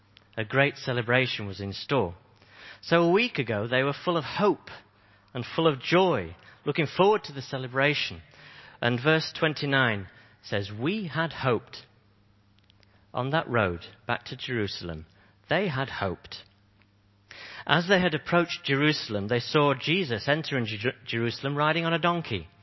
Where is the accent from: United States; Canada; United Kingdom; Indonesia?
United Kingdom; Yorkshire and the Humber; because I'm a Yorkshireman and I'd rather walk than pay for a taxi.